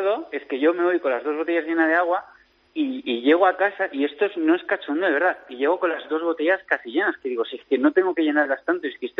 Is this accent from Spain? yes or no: yes; Tarragona, Catalonia, Spain; No, yo soy de Tarragona